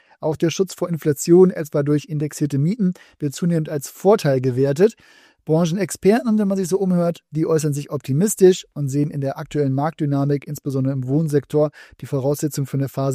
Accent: Hamburg, Germany

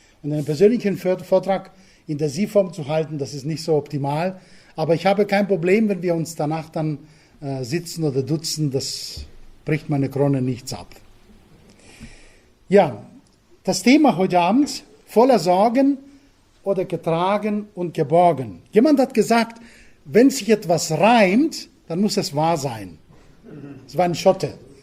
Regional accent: Crete, Greece; moved away as an adult; now in Germany; Nein, ich bin auf Kreta geboren und aufgewachsen. 19 Jahre habe ich dort verbracht, bis meine jetzige Frau kam. Und sie hat mich nach Bayern entführt.

